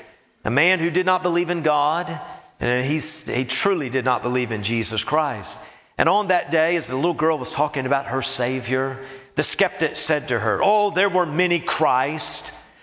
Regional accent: Knoxville, Tennessee, United States; I know that when I was 17, growing up in Knoxville, Tennessee

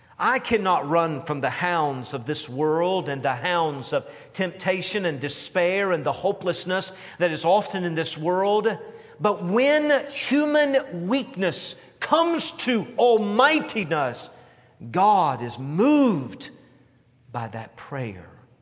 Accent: Knoxville, Tennessee, United States; I grew up in Knoxville, Tennessee, and I grew up in a day and time

